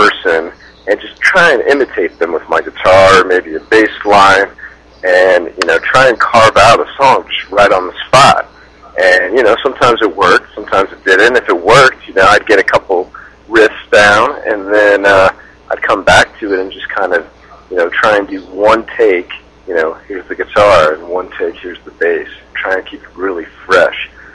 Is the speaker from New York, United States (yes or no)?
no; St. Louis, Missouri, United States; I'm from St. Louis, Missouri. I've been playing pretty much my whole life